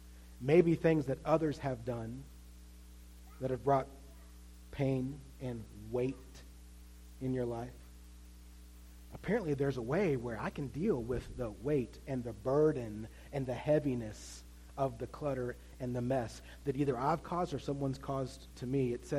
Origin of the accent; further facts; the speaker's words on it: Wytheville, Virginia, United States; If you didn't know, I grew up in Wytheville, Virginia. Anybody here know where Wytheville is?